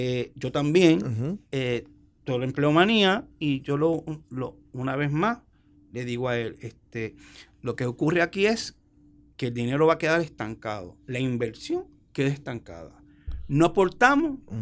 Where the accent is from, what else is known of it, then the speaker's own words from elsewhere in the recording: Argentina; Yo soy argentino.